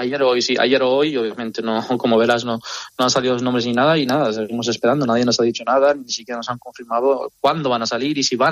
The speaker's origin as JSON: {"language": "Spanish", "country": "Spain", "tie": "born there", "said": "yo, por ejemplo, y muchos de mis hermanos hemos nacido aquí, somos españoles. Lo primero que hemos hablado es el español."}